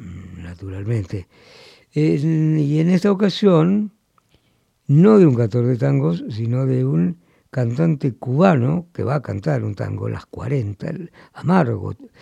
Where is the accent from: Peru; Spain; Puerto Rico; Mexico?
Spain; Balearic Islands; no soy catalán, soy mallorquina